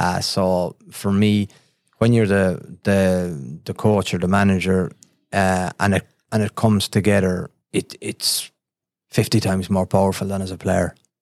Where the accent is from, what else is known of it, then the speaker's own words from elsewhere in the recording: Bishopstown, County Cork, Ireland; I think growing up in Bishopstown, it was the parish priest, the bank manager, and the Gardaí who were the pillars of society